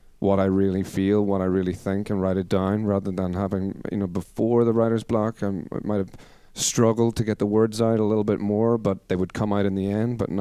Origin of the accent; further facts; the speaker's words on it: Ireland; I wrote an album about growing up in Ireland.